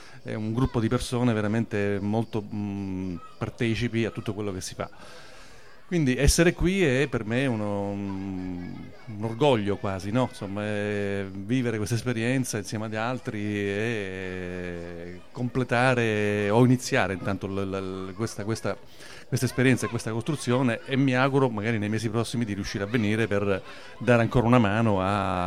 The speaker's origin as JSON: {"language": "Italian", "town": "Messina", "region": "Sicily", "country": "Italy", "said": "anche se vengo da Messina, in qualche modo mi trovo spesso nell'ambito romano."}